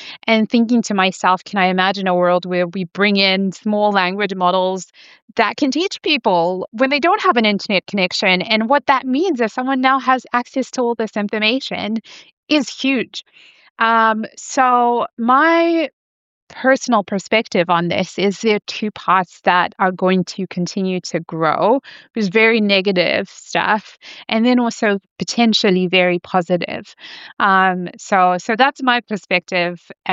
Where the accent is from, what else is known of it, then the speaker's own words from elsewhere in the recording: Zimbabwe; So, you know, I grew up in Zimbabwe